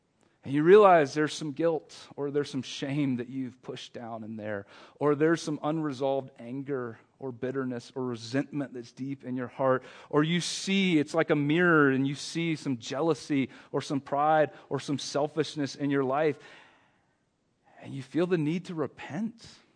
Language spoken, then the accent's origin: English; North Carolina, United States; As a kid, I went on vacation, and my parents, I grew up in North Carolina